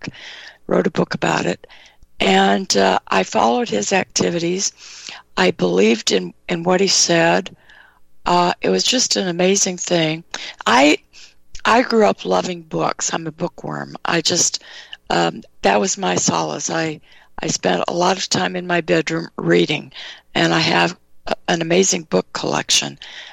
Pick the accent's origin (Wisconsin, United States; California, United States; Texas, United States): California, United States; Sacramento; And I grew up in Sacramento, so Lake Tahoe was very close to me.